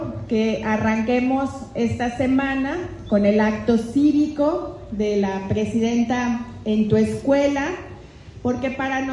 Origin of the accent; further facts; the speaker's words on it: Mexico; esto nos hermana y nos une como mexicanos.